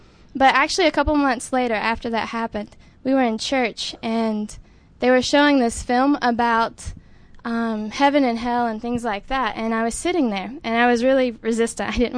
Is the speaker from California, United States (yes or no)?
no; North Carolina, United States; I'm from North Carolina.